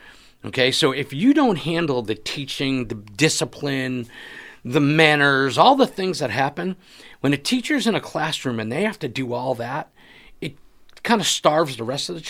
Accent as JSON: {"language": "English", "region": "Connecticut", "country": "United States", "tie": "born or raised there", "said": "I grew up in Connecticut, and they used to do busing. They would take a lot of kids out of the inner city, and they'd move them to outside towns and programs that they put together."}